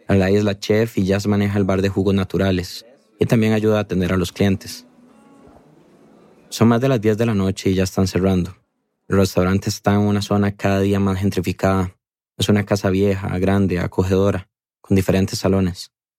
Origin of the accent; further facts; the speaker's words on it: Costa Rica; Lo sé como tico que soy.